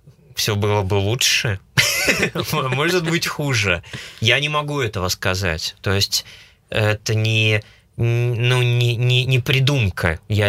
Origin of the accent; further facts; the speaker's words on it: Novosibirsk, Novosibirsk Oblast, Russia; Я из Новосибирска.